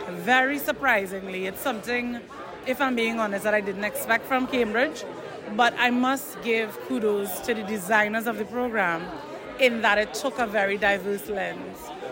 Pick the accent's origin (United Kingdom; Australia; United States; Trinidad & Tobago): Trinidad & Tobago; even though I'm from Trinidad, live in Trinidad, my work covers the entire Caribbean region and the Dominican Republic